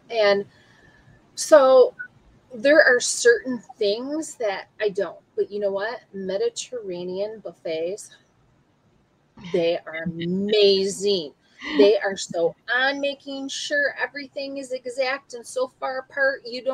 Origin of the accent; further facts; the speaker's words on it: United States; And growing up in America, you need to drink milk.